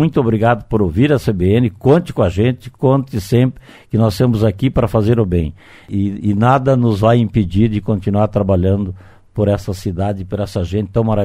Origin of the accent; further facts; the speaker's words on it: Santa Catarina, Brazil; moved away as an adult; now in Cascavel, Brazil; eu sou do estado de Santa Catarina, mas estou aqui em Cascavel há 50 anos, sou filho dessa terra, porque virei cidadão honorário